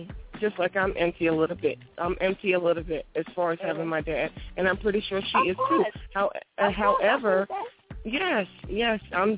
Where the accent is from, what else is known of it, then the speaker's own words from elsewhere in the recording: Queens, New York, United States; now in North Carolina, United States; Growing up in Queens, Jamaica, Queens, and in the projects and all that, he wasn't there for us, for me, my brother, and my sister. I came here to North Carolina, and I had a son